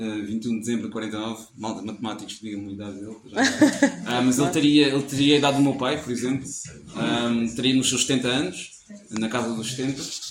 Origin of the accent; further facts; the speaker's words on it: Angola; Ou seja, eu, por exemplo, sou angolano